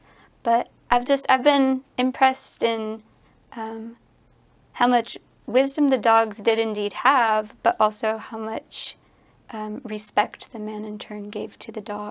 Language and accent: English; Michigan, United States; So I'm from Michigan, and there are a lot of Cree there